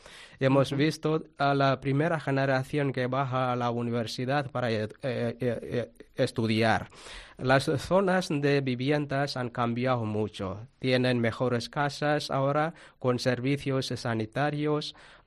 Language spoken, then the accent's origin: Spanish; Tamil Nadu, India; Spanish is a second language; de la India. Ahí en la India tenemos 7 provincias. Una de ellas es Tamil Nadu. Soy de esa tierra, Tamil Nadu.